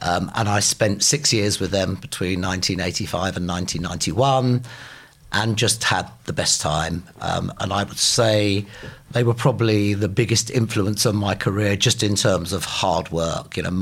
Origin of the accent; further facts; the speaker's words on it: London, United Kingdom; I was brought up in Crookerwood in North London